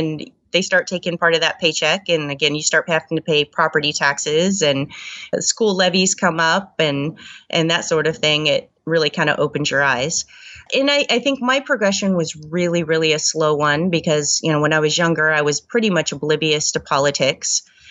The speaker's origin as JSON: {"language": "English", "region": "Pacific Northwest", "country": "United States", "tie": "born or raised there", "said": "I grew up here in the Northwest."}